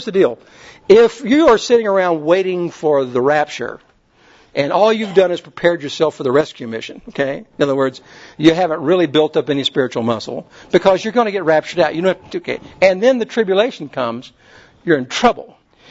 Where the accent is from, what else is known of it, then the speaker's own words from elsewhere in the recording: Kentucky, United States; You know, I was from Kentucky, and you know, we smoked in the crib.